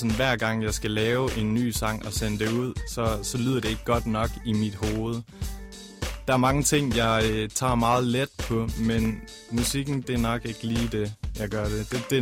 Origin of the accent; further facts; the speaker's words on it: North Denmark Region, Denmark; born or raised there; also born or lived in Aalborg